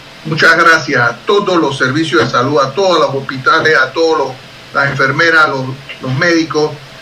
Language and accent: Spanish; Panama; Los felicito y gracias como panameño.